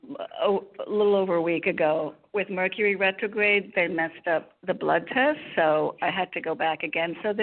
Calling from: Connecticut, United States; in Connecticut.

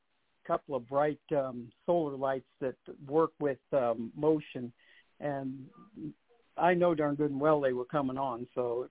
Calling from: New Mexico, United States; I'm calling from New Mexico.

